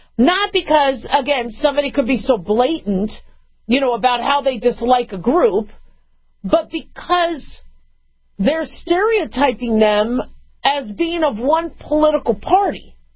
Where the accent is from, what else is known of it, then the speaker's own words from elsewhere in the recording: Las Vegas, Nevada, United States; I'm an American. I'm a physician. I'm a business owner. I'm a Las Vegan. I'm a Nevadan.